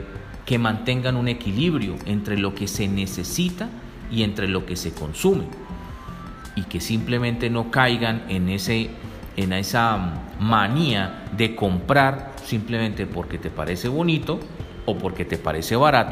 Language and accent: Spanish; Bucaramanga, Santander, Colombia; Yo nací en Bucaramanga, crecí en Bucaramanga.